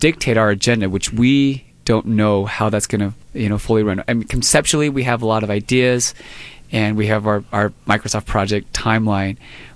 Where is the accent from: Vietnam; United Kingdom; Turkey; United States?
Vietnam; My first mission was back to my home country of Vietnam